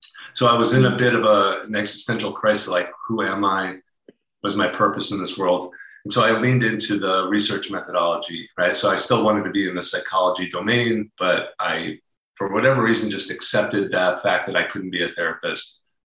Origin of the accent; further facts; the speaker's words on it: New York, United States; also born or lived in Seattle; So I grew up in New York. I was raised in just north of New York City.